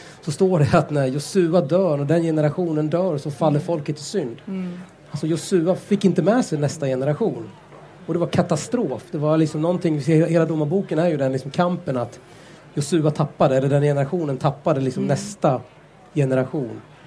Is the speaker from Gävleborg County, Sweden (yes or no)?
yes; Gävle, Gävleborg County, Sweden; Jag växte upp i Gävle. För där min pappa muslim, mamma svensk. Och det var mycket stök liksom tidigt då, och fick bo på skyddad adress och sådär. Och växte upp med min mamma.